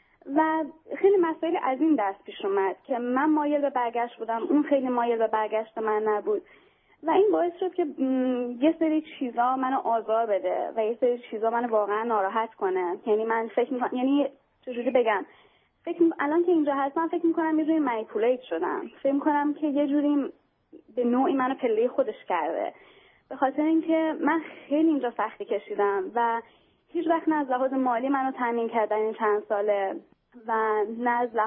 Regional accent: Iran; moved away as an adult; now in United States; من متولد امریکا هستم، اینجا به دنیا اومدم، منتها موقعی که سنم کم بوده برگشتم ایران و بزرگ شده ایرانم.

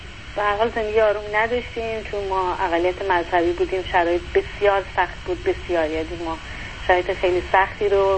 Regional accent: Iran; now in United States; ما 3.5 سال از ایران اومدیم، یعنی وارد امریکا شدیم، 4.5 سال که از ایران خارج شدیم، 2.5 سال توی سیاتل زندگی کردیم.

